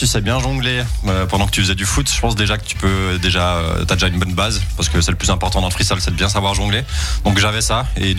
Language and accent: French; Switzerland; en tant que Suisse voilà c'est aussi un rêve